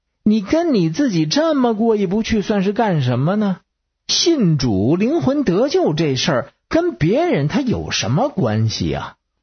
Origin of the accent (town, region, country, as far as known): Beijing, China